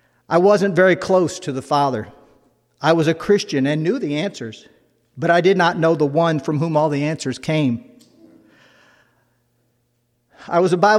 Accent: Garden City, Michigan, United States; now in Nashville, United States; I'm from the Detroit area, Garden City.

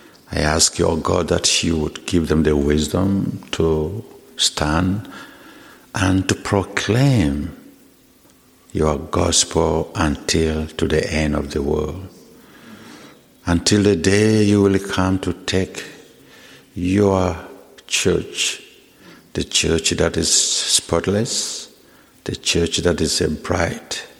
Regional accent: South Sudan; now in United States; I'm from South Sudan. South Sudan is the newest country, 10 years old today.

